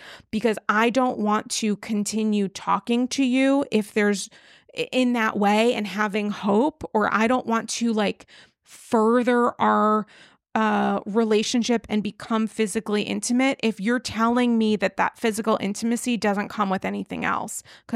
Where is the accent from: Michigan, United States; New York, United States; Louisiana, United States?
New York, United States; Also, as a New Yorker, driving from the Hamptons to the city, it could be 3 hours, it could be six, you have no idea.